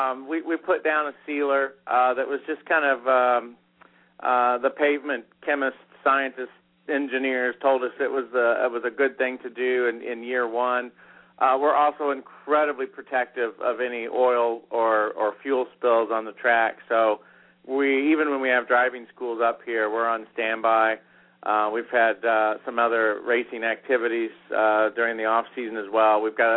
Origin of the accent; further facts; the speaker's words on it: Terre Haute, Indiana, United States; And even my hometown of Terre Haute saw some growth in that market.